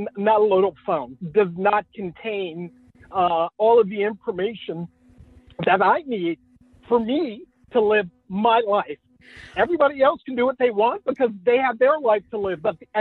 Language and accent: English; St. Augustine, Florida, United States; My hometown of St. Augustine was established in 1565. My family has been in America for over 400 years.